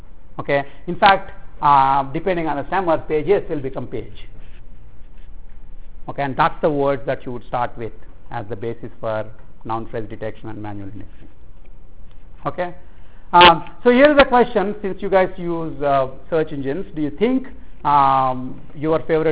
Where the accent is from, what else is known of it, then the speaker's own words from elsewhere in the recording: India; I just say it because I'm an Indian, and you can yell at me later.